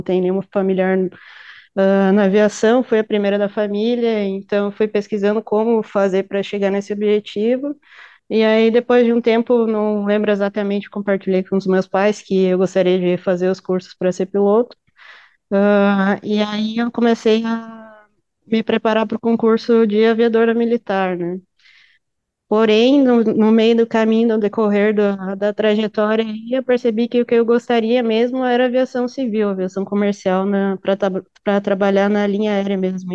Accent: Espumoso, Rio Grande do Sul, Brazil; also born or lived in Mato Grosso do Sul; Eu tenho um carinho muito grande por Espumoso, mas eu nasci no Mato Grosso do Sul e eu fui para Espumoso com os meus pais, eu tinha 7 anos. Então, passei uma boa parte da minha vida aí, me formei aí na cidade

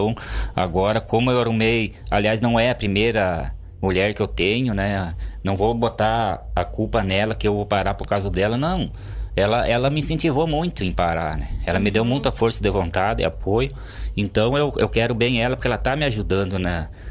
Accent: Santa Catarina, Brazil; Contestado.

